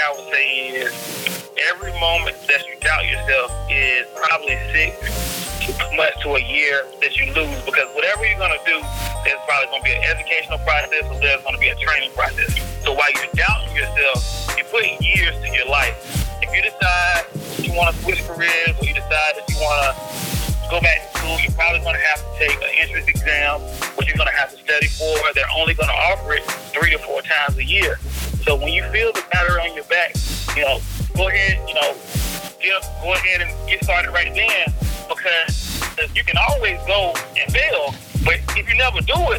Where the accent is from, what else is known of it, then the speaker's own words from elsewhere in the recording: Little City, North Carolina, United States; now in Greenville, United States; started practicing law back in my hometown, a small country town called Little City, North Carolina. And from there, we moved to Greenville, North Carolina.